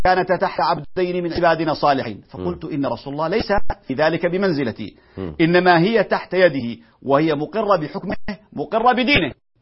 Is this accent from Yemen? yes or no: yes; Yemen; عندنا في اليمن